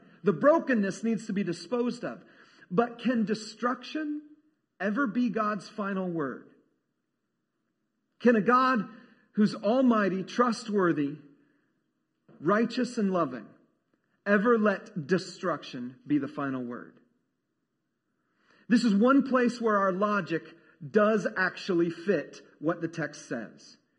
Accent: California, United States; When I was a kid, I was raised in California, and Coke cans and bottles in California have this phrase printed on the side of them that says California redemption value.

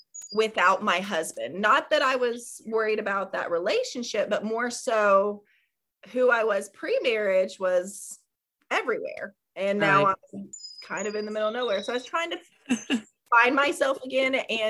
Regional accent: Georgia, United States; So I was born in Atlanta and I grew up in DeKalb County and Gwinnett County.

